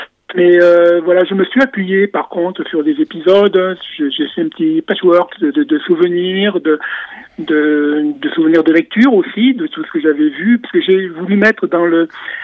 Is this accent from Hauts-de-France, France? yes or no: no; Nîmes, Occitanie, France; je suis natif du Gard, de Nîmes. Et j'ai vécu jusqu'à 27 ans entre Nîmes et Sommières, un village qui s'appelle Cavissant.